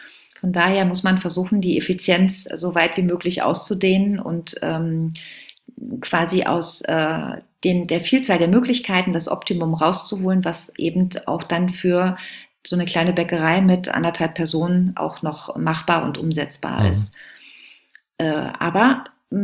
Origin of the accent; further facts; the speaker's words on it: Germany; now in Sardinia, Italy; die ich backe in Sardinien als Deutsche, als ja, Exilantin auf einer Insel